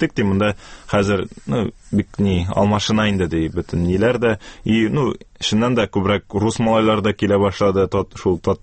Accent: Kazan, Tatarstan, Russia; Казанда тудым, аннары шу Дербышки дәрәшләр бистәсендә инде булайын татарчасы шулай дип әйттеләр. Шунда туып үстем.

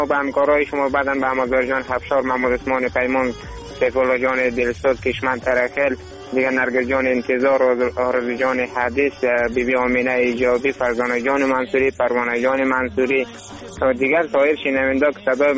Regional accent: Afghanistan; همه ما شما افغان هستیم

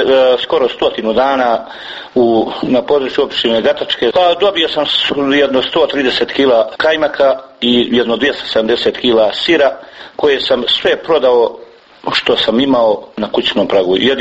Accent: Bileća, Republika Srpska, Bosnia & Herzegovina; A mi smo prinuđeni bar iz Bileće, jer znate, privreda Bilečke opštine nalazi se faktički sva na koljenima

